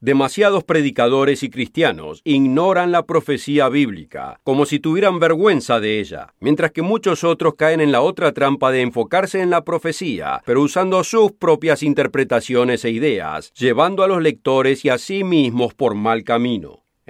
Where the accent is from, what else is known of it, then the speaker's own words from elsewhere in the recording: United States; Yo soy estadounidense y yo amo mi país.